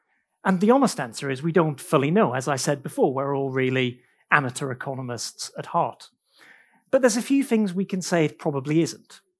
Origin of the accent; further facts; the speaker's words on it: United Kingdom; born there; I was born in Britain